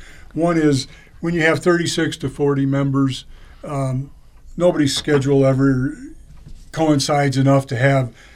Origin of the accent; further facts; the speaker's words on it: Adrian, Michigan, United States; also born or lived in Wichita; And I'm originally from Adrian, but we had moved out there.